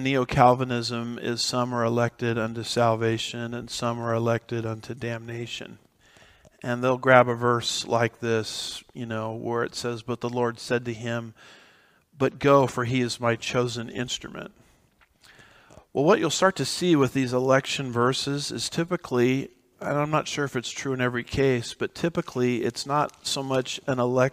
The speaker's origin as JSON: {"language": "English", "region": "California", "country": "United States", "said": "But, and I'm from California."}